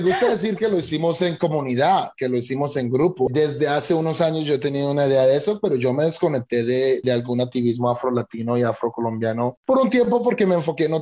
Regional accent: Colombia; yo nací en Colombia, yo me crié en Colombia

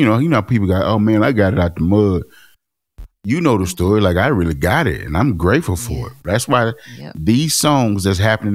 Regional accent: Dallas, Texas, United States; I said, yeah, I'm from West Dallas too.

